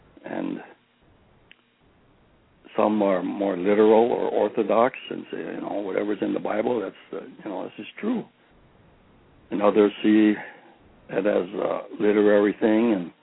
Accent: Chicago, Illinois, United States; And I know most Buddhists, like, you know, we were raised in Chicago, and just about everybody we knew, fellow Buddhists, they had Christmas trees.

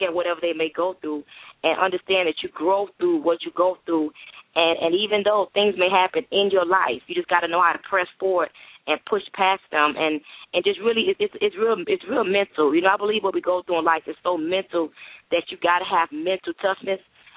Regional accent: Miami, Florida, United States; So I will be in Florida, my hometown, Miami, of course, just knocking on doors early that morning

